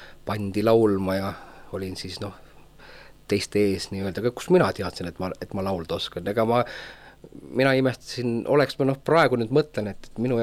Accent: Türi, Järva County, Estonia; also born or lived in Paide; Ja siis viidi mind Türile tagasi ja seal ma siis elasin ja kasvasin.

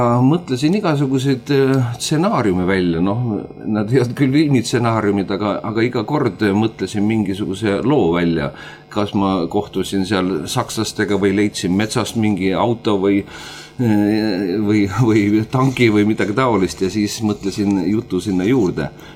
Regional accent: Märjamaa, Rapla County, Estonia; born there; kõigepealt sündisin ju Märjamaa lähedal maal ja 6-lapselises perekonnas ja eelkõige olen ma ikka talupoegade laps

